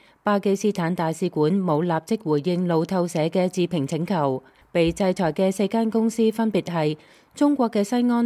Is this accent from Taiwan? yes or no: yes; Taiwan; 这个也不是北京能够替我们台湾人决定，因为我们台湾已经是一个民主的国家